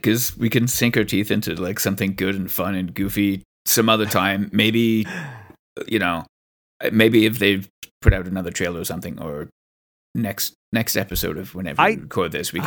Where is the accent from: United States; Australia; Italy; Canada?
Canada; I mean, I'm Canadian